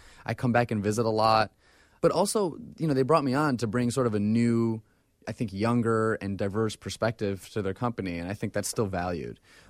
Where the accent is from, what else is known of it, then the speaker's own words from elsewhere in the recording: Syracuse, New York, United States; also born or lived in Boston; I was born in Boston. I was actually raised in Syracuse.